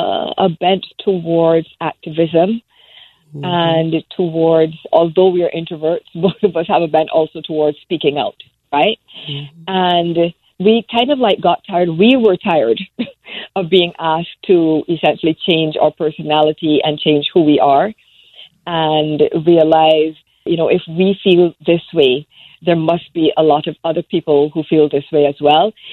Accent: Barbados; now in United States; It actually became clearer to me once I moved from Barbados to the United States.

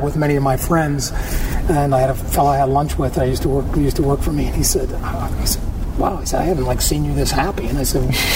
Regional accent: Pennsylvania, United States; also born or lived in Oakland, Pittsburgh; I grew up in Armstrong County.

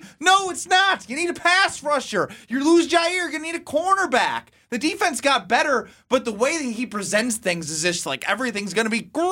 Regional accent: Chicago, Illinois, United States; Yeah. I'm from Chicago.

